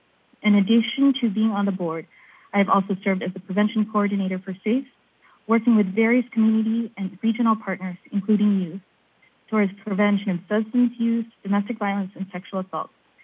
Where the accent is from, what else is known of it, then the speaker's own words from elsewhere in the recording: Dillingham, Alaska, United States; I grew up here in Dillingham. I'm a proud product of the Dillingham City School District